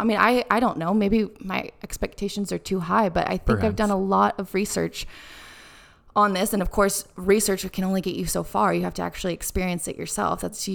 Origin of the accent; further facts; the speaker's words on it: United States; You know, obviously we're from America